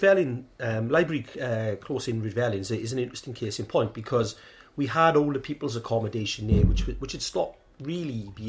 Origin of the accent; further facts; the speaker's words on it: Penrhiwceiber, Wales, United Kingdom; I'm from Penrhyn in the Cannon Valley. I'm a proud Khyber boy.